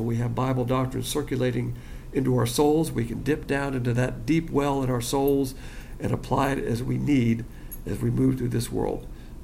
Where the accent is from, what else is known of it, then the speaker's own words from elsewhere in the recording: the South, United States; as a Southerner